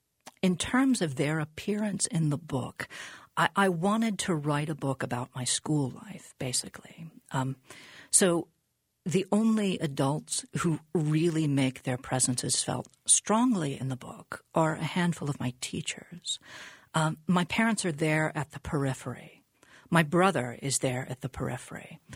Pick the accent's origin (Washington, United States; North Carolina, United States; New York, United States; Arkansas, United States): Arkansas, United States; Little Rock; my mom and dad were living in Little Rock, my hometown.